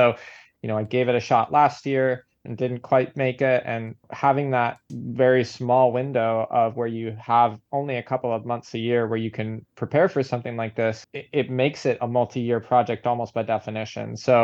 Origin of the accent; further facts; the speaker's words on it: Boston, Massachusetts, United States; I grew up in Greater Boston, so pretty much at sea level.